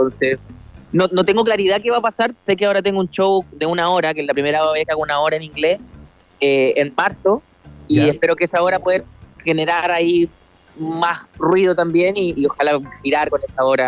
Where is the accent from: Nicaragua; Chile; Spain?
Chile; Entonces, hablo de Chile, ¿no?, de donde vengo